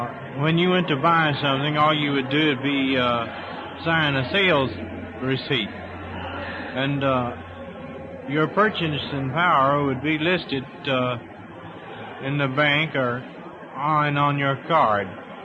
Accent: Texas, United States; now in California, United States

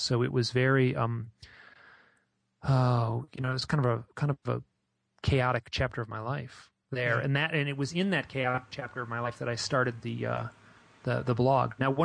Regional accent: Michigan, United States; You know, it was a very calm, lovely, I grew up in Michigan, very lovely autumn evening.

